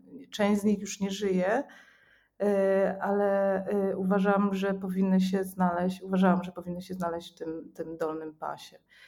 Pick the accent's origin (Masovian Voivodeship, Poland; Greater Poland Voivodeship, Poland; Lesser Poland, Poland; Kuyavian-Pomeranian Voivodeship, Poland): Lesser Poland, Poland; Czarna Góra; Ja pochodzę z Czarnej Góry. To jest taka, w sumie w tym momencie to już jest duża wioska u podnóża Tatr i niedaleko, tak naprawdę na pograniczu, Czarna Góra jest na pograniczu Podhala i Spisza.